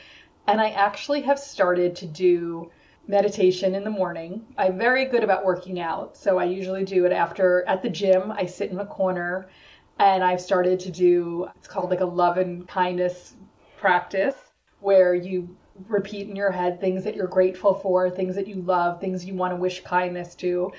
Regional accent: New York, United States; I mean, I am from New York. I have a lot of doctors here.

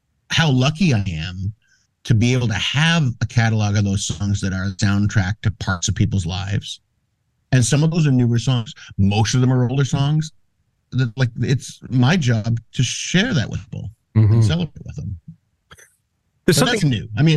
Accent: Scarborough, Ontario, Canada; also born or lived in Richmond Hill; For me, growing up, like I grew up in Scarborough until we were 15, and then we moved up to Richmond Hill, which was even more humiliating because it was inaccessible.

